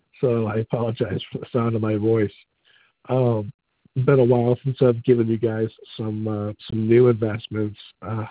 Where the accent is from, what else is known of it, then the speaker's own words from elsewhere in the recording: New Hampshire, United States; I'm from New Hampshire